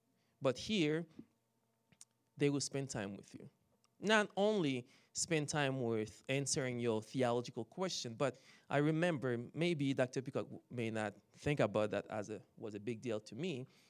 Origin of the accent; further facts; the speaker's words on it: Haiti; now in Canada; So what happened when I came from Haiti, my friend picked me up in Toronto, and I spent a few months in Toronto, and I flew to Winnipeg